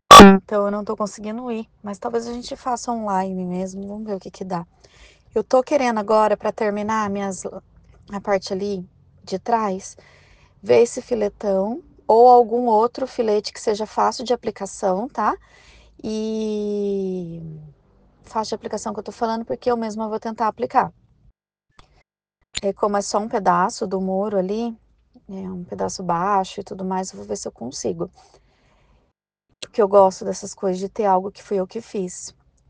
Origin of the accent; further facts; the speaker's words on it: Bragança Paulista, São Paulo, Brazil; E eu sou de Bragança Paulista.